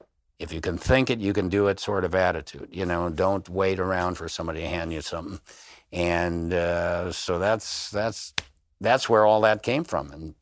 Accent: Highland Park, Illinois, United States; also born or lived in Blue Island / Harvey; I was born in Blue Island, Illinois, lived in Harvey, Illinois, and then we moved up to the northern suburbs of Highland Park, and that's where I went to school

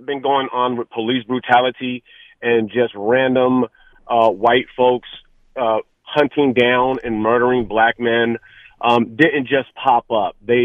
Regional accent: Oakland, California, United States; I am a black man here in the Bay Area. I was raised in Oakland.

